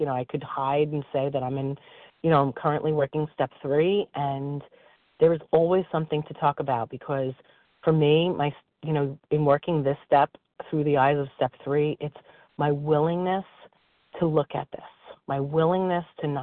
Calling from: New York, United States; I'm a grateful compulsive overeater, and I'm calling from New York as well.

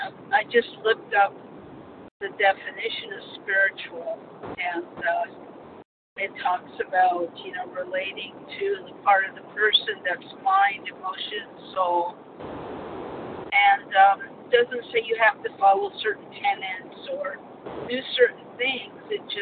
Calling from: Petaluma, California, United States; from Petaluma, California.

